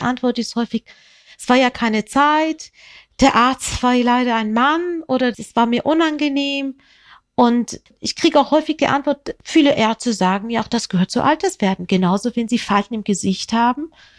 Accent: Hamburg, Germany; ich komme ja aus Hamburg

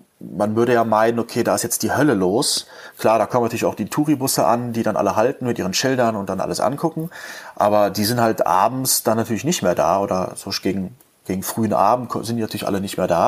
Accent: Cologne, North Rhine-Westphalia, Germany; Ich bin halt gebürtiger Kölner.

